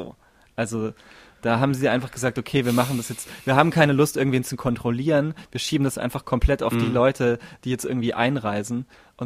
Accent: Jena, Thuringia, Germany; Weil Jena, meine Heimatstadt, hat so ein komisches Ding gefahren

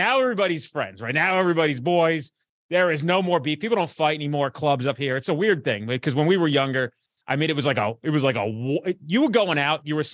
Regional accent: Bronx, New York, United States; oh, where are you from? I'm from the Bronx.

